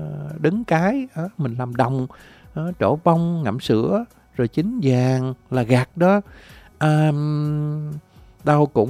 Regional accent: Vietnam; Cà Mau quê em á hả, cá sặc rằng á là cái cá đồng bưng trắp

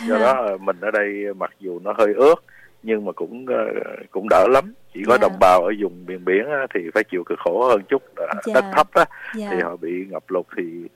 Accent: Texas, United States; Đương nhiên rồi, đối với mình ở dân Texas là mình được may mắn.

